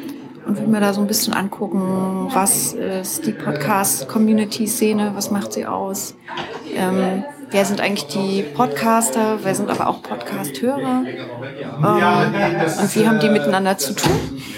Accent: Hamburg, Germany; ich komme aus Hamburg, bin dort wissenschaftliche Mitarbeiterin am Hans-Bredow-Institut

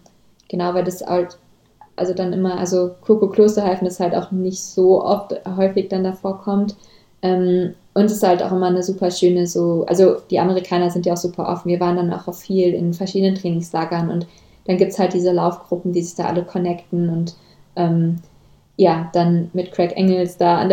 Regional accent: Germany; Also da sagt dann jemand, hey, du kommst aus Deutschland, oder? Weil mein Akzent so stark ist

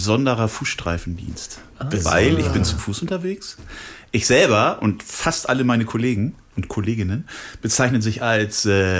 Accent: Hamburg, Germany; Aber ich bin tatsächlich geboren in Hamburg, Hamburg-Barmbek.

